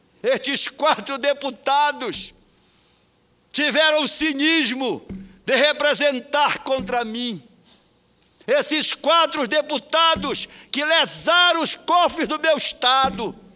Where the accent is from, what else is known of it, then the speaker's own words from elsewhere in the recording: Pará, Brazil; Nasci na ilha do Marajó. Sou paraense nato.